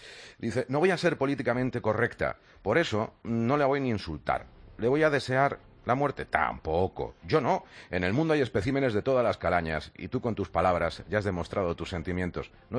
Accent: Barcelona, Catalonia, Spain; soy de Barcelona.

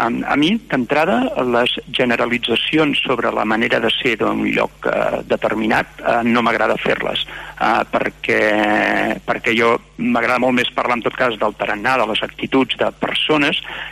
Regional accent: Barcelona, Catalonia, Spain; per exemple, que vinc de Barcelona, i sobretot m'he mogut doncs en ambients industrials

